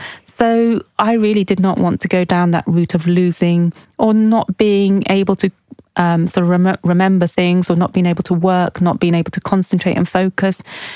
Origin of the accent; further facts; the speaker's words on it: Oxford, South East England, United Kingdom; So we grew up in Oxford, but we're of Pakistani heritage.